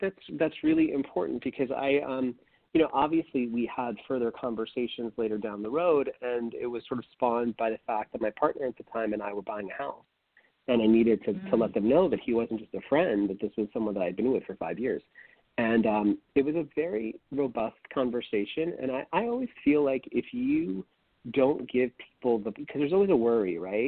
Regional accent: San Francisco, California, United States; growing up in San Francisco was probably one of the best things that I could have hoped for. You know, San Francisco is such an accepting place, and there's a space there literally for everybody

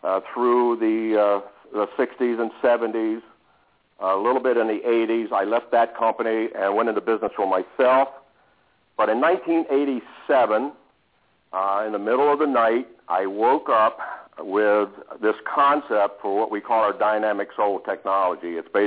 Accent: Maryland, United States; moved away as an adult; now in Michigan, United States; Moved out to Michigan from Maryland. I grew up in Maryland.

